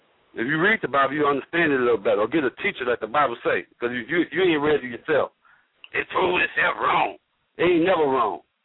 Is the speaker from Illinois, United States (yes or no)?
yes; Chicago, Illinois, United States; Yeah, I was born in Chicago. I ain't never moved.